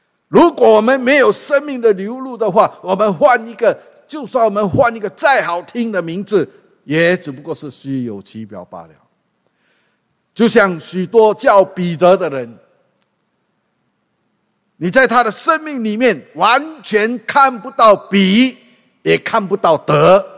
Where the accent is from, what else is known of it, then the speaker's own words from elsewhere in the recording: Singapore; now in Canada; 那我是新加坡过来的啊，现在我是加拿大公民了